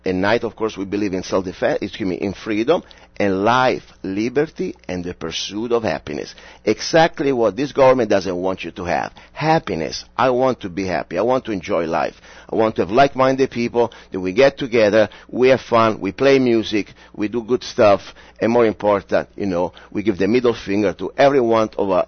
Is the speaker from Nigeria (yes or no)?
no; Rome, Lazio, Italy; English is a second language; Yes, I was from Italy. I'm from Italy, yep.